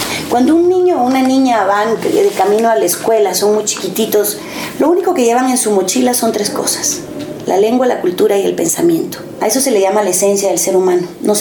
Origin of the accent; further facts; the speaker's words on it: Guatemala; todos somos guatemaltecos